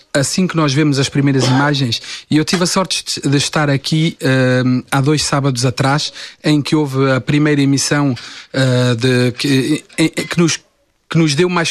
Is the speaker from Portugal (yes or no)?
yes; Ansião, Centro, Portugal; Eu sou do Conselho de Ancião, ali da região de que não é muito longe de Fígaro dos Vinhos e Pedrógão Grande, que já foi fustigada pelos incêndios